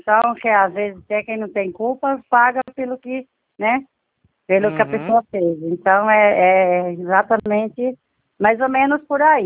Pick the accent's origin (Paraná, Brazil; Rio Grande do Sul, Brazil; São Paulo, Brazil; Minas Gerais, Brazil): São Paulo, Brazil; Itapuí; Eu sou de Itapuí. Itapuí.